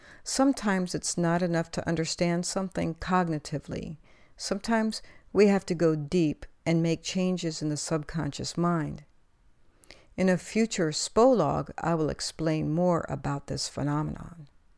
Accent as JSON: {"language": "English", "town": "Washington", "region": "District of Columbia", "country": "United States", "tie": "born or raised there", "said": "I grew up in Washington, D.C. and went to public schools there and continued on to college"}